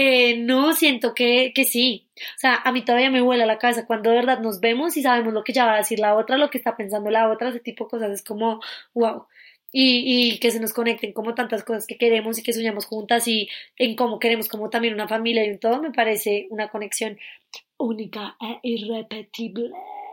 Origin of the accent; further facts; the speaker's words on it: Colombia; Ay, sí, señora. Somos de Colombia.